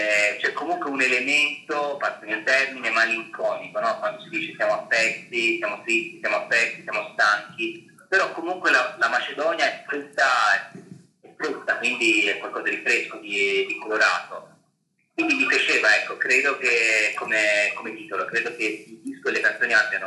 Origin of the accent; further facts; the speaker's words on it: Bologna, Emilia-Romagna, Italy; vengo da Bologna e diffido un po' dalla parola cantautore